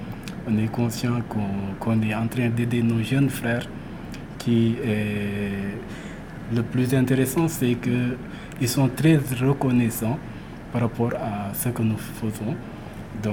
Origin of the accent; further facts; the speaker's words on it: Saint-Louis, Senegal; j'ai 38 ans, je suis natif de Saint-Louis